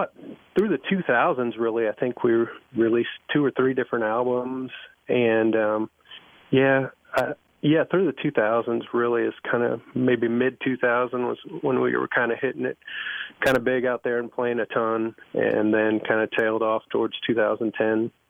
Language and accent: English; Victoria, Kansas, United States; I grew up right there in Victoria, Kansas. Went to school there